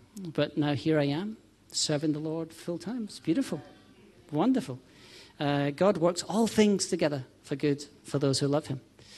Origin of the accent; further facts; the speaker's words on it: Scotland, United Kingdom; accent: Scottish; can detect from the accent that I'm Scottish, from the land of Scotland.